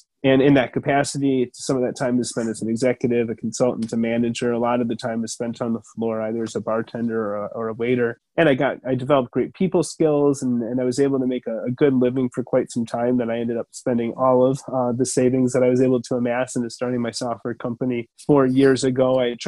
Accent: Evanston, Illinois, United States; I grew up in Evanston, great family, AP student in high school, went to college on a full academic scholarship.

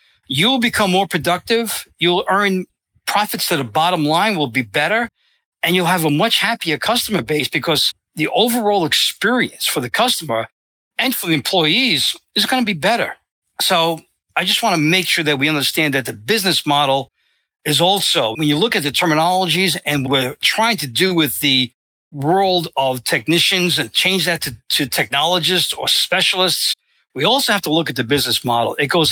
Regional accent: Bronx, New York, United States; And everybody knows that. They can tell by the way I speak, right? And I'm from the Bronx.

